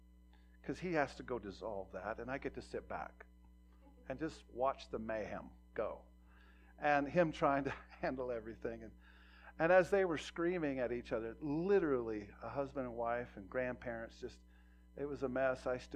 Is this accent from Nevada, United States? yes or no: no; Montana, United States; We're hunters. We're from Montana, and so it was hunting season, it was bird season, and I just loved bird hunt when I was a young man.